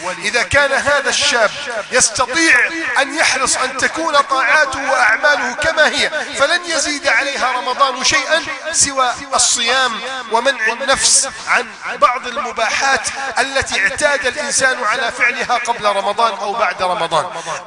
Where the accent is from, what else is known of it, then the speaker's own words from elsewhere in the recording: Egypt; بلدنا مصر